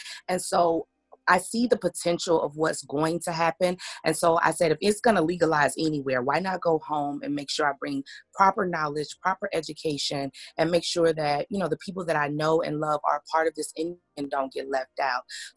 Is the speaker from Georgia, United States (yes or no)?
yes; Atlanta, Georgia, United States; So what I love about Atlanta, I'm from Atlanta, and I've been gone over 10 years just traveling